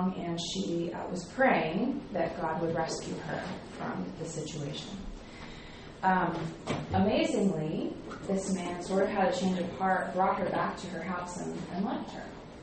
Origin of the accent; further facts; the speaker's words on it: Clearwater, Florida, United States; now in Nashville, United States; I'm from Clearwater, Florida, so it's really good to be by water again for a few days. But I live in Nashville, Tennessee